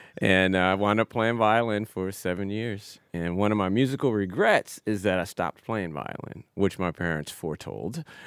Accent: Philadelphia, Pennsylvania, United States; Growing up in Philly playing music was a wonderful experience, and it taught me so much

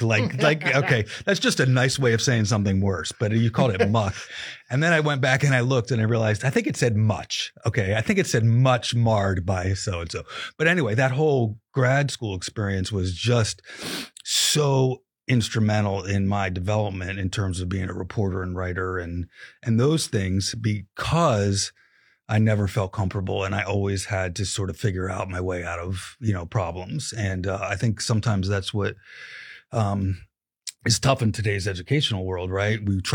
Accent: Delaware, United States; I grew up in Delaware, sort of a band nerd in high school.

